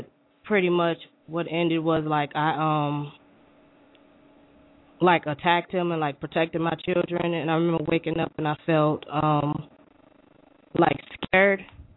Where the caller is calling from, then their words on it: Illinois, United States; Illinois.